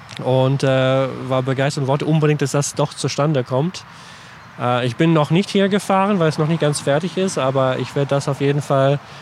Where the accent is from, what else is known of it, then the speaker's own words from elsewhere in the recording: Scotland, United Kingdom; German is a second language; Und das trägt man mit Vergnügen als stolze Schotte und sieht immer gut aus, finde ich.